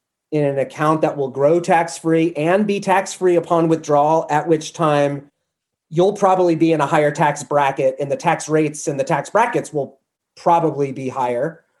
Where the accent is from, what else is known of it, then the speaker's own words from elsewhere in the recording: New Hampshire, United States; I love being a private sector volunteer in my home state of New Hampshire in that regard.